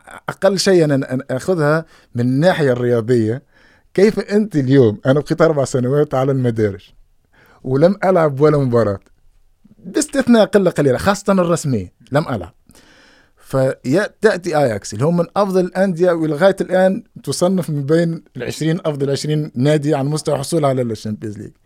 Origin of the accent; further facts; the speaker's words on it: Tunisia; أنا قد من تونس،